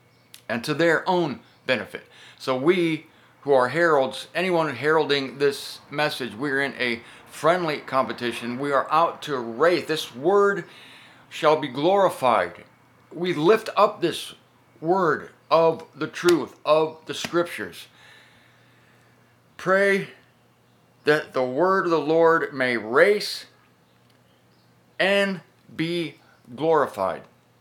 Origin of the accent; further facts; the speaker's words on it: Canton, United States; I feel good when I'm in Canton's my hometown.